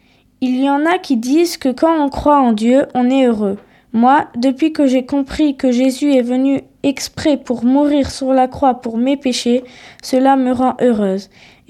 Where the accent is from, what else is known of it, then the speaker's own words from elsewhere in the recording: Montpellier, Occitanie, France; born there; je suis née à Montpellier, en France.